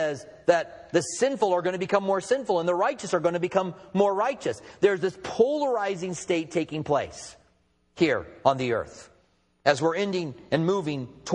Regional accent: United States; Well, it is true I'm an American. My accent probably gave that away.

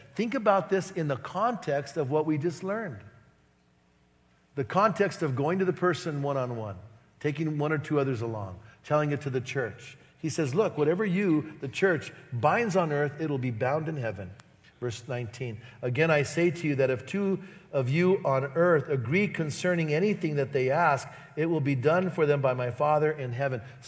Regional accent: Bernalillo, New Mexico, United States; And I remember one time I was in my hometown, Bernalillo

